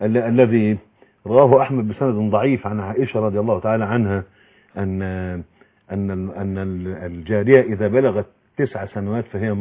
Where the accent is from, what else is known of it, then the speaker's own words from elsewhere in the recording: Egypt; ونحن كمصريين